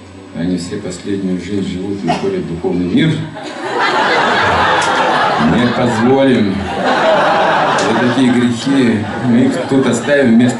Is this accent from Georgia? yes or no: no; Ukraine; Я просто сказал, что я с Украины, денег нет.